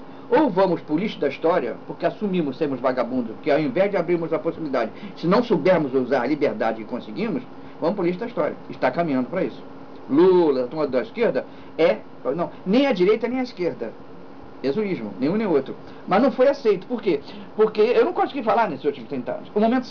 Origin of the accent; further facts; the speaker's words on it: Rio de Janeiro, Brazil; e eu sou carioca, passei a vida inteira no Rio de Janeiro